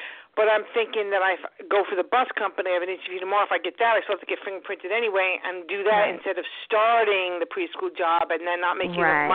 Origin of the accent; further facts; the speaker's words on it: Long Island, New York, United States; Long Island.